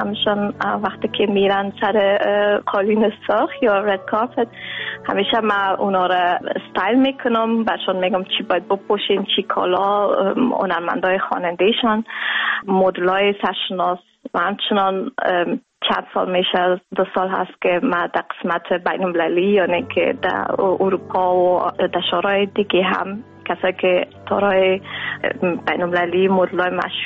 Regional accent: Afghanistan; now in Germany; ما همیشه بسیار افتخار میگم که ما از افغانستان آمدیم

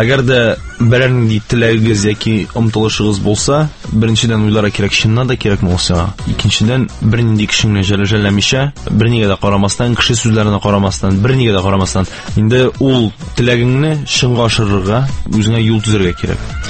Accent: Kazan, Tatarstan, Russia; born there; мен туған Қазанда тудым.

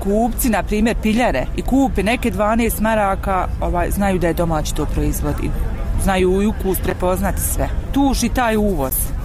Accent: Modrički Lug, Republika Srpska, Bosnia & Herzegovina; ja sam iz Modričkog luga, znači okolina Doboja, Dol Broda, Gledačca, Ošamca, znači osvako

